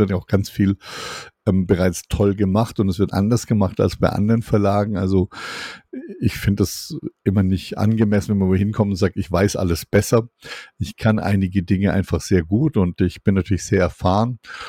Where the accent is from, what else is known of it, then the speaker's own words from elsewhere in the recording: Swabia, Germany; now in Hesse, Germany; tatsächlich lebe ich ja im schönen Hessenland inzwischen als Schwabe und wir wohnen hier so einen kleinen Hof